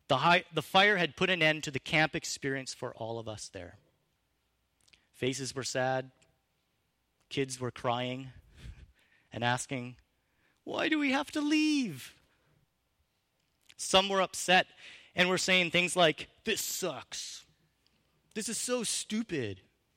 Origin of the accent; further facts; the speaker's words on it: British Columbia, Canada; You know, we're from the Okanagan, and we're sort of, that's a normal thing for us.